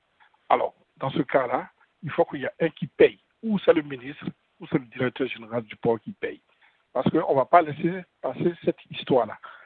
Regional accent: Côte d’Ivoire; chez nous, en Côte d'Ivoire

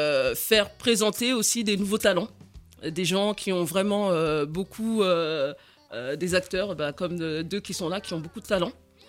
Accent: France; c'est vrai qu'on est français, avant tout, mais on a quand même des origines diverses et variées. Le collectif, c'est beaucoup d'origines afro, donc ça, africaines, on va dire.

